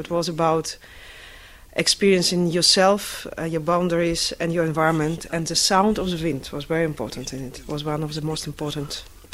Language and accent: English; Moscow, Russia; English is a second language; I'm from Moscow, so from the big city.